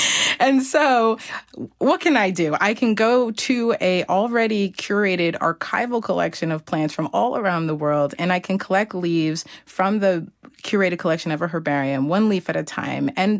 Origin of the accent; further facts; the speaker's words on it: New York, United States; I grew up outside of New York City, and it was a sort of urban, suburban experience.